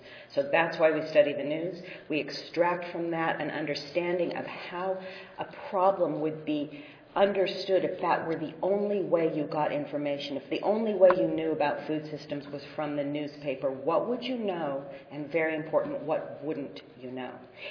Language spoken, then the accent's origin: English; West Coast, United States; even though I'm from the West Coast.